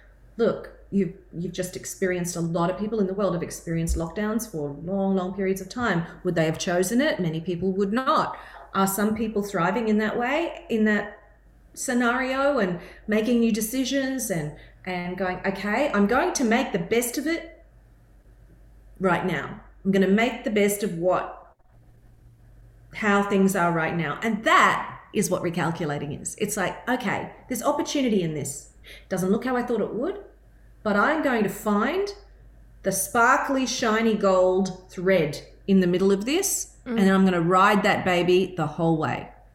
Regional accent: Mackay, Queensland, Australia; I'm from Mackay, less than 2 hours away from here, and I want to help get the word out about how beautiful it is right here.

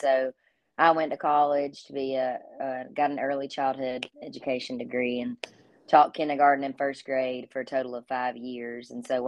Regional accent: Phenix City, Alabama, United States; I'm from Phoenix City, Alabama, so I played in coffee shops around Phoenix City, Columbus, Georgia, and eventually when I turned 21, I started playing in bars around that area as well

